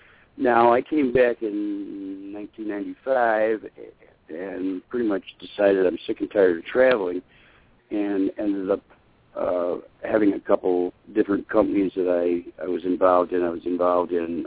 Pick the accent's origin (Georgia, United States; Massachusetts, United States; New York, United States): New York, United States; Syracuse; I grew up in Syracuse, New York.